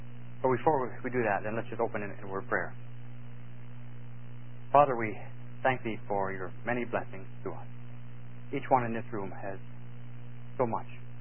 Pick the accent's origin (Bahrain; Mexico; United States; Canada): Canada; I'm a Canadian, and Susan's an American, and so that makes us very appropriate to do this particular seminar together.